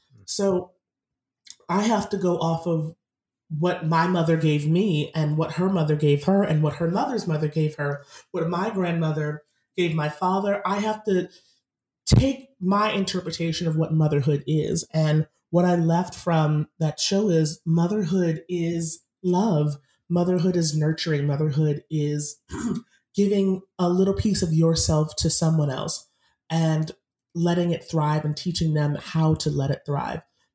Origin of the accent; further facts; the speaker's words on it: Massachusetts, United States; I mean, I grew up in Massachusetts where I probably didn't know that I was physically Black until someone had to tell me that I was Black